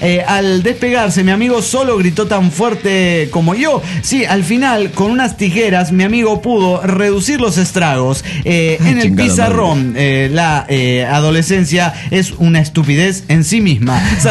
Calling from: Los Angeles, California, United States; de Los Ángeles, Califas.

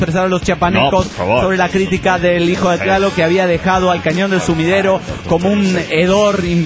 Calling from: General Belgrano, Buenos Aires Province, Argentina; de General Belgrano, Buenos Aires, Argentina.

